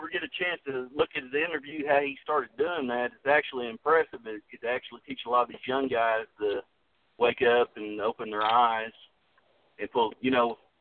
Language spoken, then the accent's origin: English; Stroud, Oklahoma, United States; I'm from Stroud, Oklahoma, most of my life, but we was living there